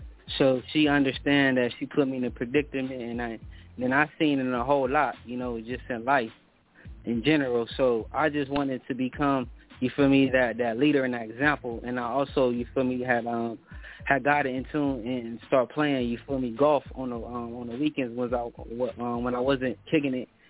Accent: Los Angeles, California, United States; I'm 31 years old, born and raised in South Central, L.A., California.

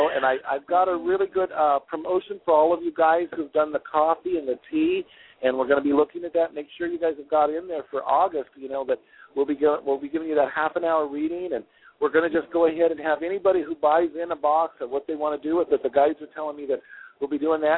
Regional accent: Wyoming, United States; I never had this hospitality. I'm from Wyoming.

